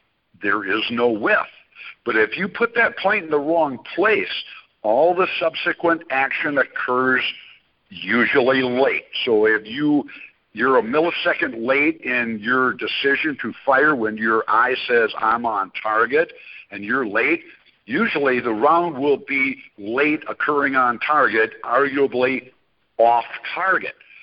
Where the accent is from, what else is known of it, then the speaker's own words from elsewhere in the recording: Wisconsin, United States; I'm from Wisconsin, and most of our deer hunting occurs under 100 yards.